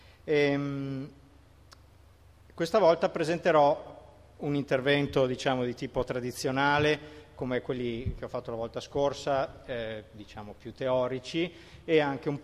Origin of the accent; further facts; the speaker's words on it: Padua, Veneto, Italy; vengo da Padova